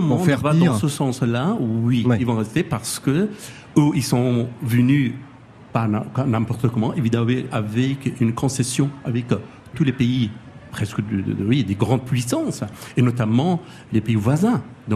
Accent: Afghanistan; il n'y a aucune raison que ça aille mal dans mon pays d'origine, en Afghanistan.

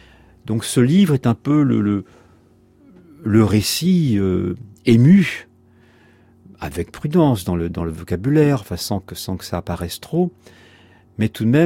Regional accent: France; je suis français, par déclaration, donc je suis citoyen français, tout autant français qu'un autre.

